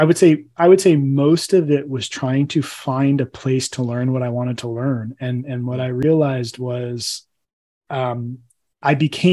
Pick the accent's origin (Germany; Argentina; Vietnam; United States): United States; New Jersey; I grew up in Northeast New Jersey.